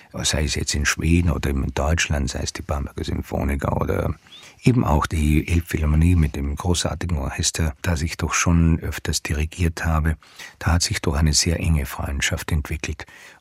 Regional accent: Vorarlberg, Austria; Vorarlberg auch ausgewählt. Wie gesagt, meine Heimat.

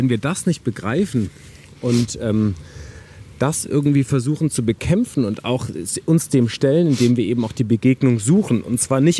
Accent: Wuppertal, North Rhine-Westphalia, Germany; ich bin auch in Wuppertal groß geworden

